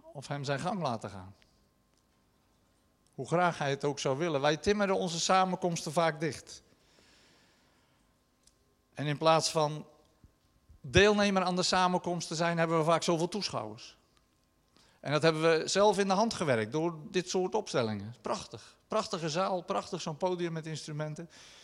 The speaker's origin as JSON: {"language": "Dutch", "country": "Netherlands", "said": "als wij als Nederlanders nadenken over wat in Nederland Pinksteren is"}